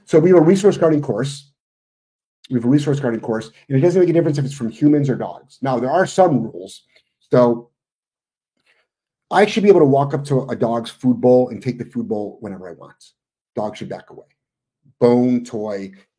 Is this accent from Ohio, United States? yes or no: yes; Ohio, United States; Yeah, I'm originally from Ohio. I'm 57.